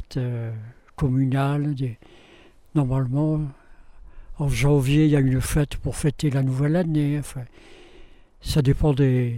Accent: Poyole, France; born there; Je suis né à Poyole.

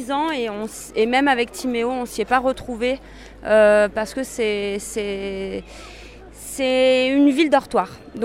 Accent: Crolles, Auvergne-Rhône-Alpes, France; On vient de Grenoble, enfin exactement Crolles, entre Chambéry et Grenoble.

